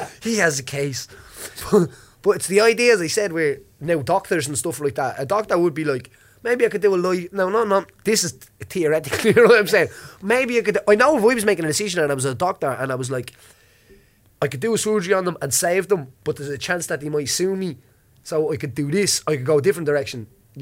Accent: Ireland; Well, I'm an Irish man speaking the English language, you know what I mean?

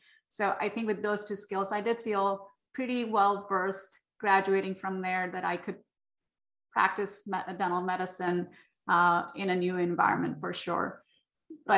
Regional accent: India; I was born and raised in India

